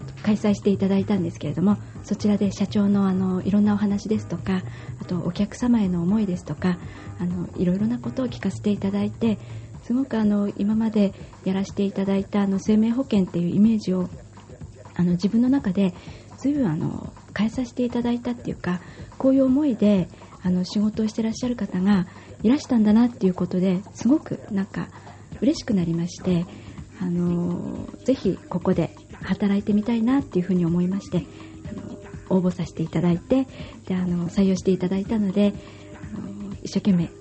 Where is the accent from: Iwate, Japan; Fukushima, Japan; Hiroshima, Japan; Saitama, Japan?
Iwate, Japan; Miyako; now in Morioka, Japan; 出身は沿岸の宮古市なんですけれども、宮古第一中学校を終わりまして、そこから、県立の商業高校で卒業して